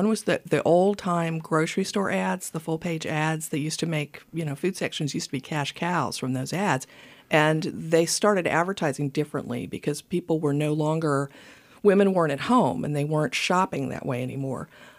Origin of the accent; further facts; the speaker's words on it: North Carolina, United States; also born or lived in Columbus, Georgia; I was born in Columbus, Georgia. All three of the kids were. We were sort of born halfway in between, the border crossing between North Georgia and South Georgia. But we got transferred to Eastern North Carolina when I was about 14 months old.